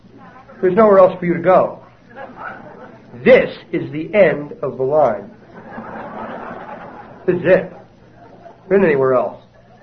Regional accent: New Jersey, United States; I am Irish and I'm Catholic. And I'm from New Jersey.

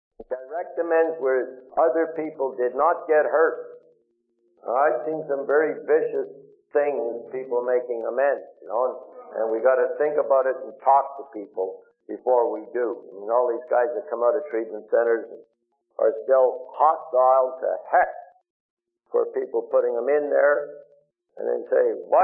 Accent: Montreal, Quebec, Canada; Irish, Catholic society in Montreal, right?

